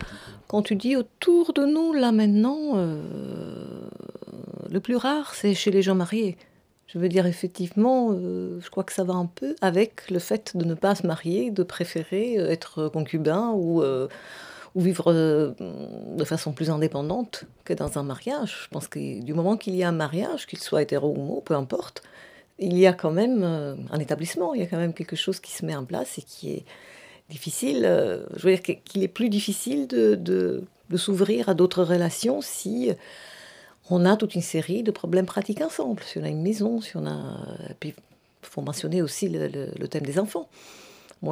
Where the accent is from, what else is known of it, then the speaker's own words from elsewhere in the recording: Southern Italy, Italy; French is a second language; moved away; Je suis originaire du Sud, non seulement de l'Italie, non seulement de l'Europe, parce que l'Italie est le sud de l'Europe, mais en plus du sud de l'Italie, avec tout le poids méditerranéen.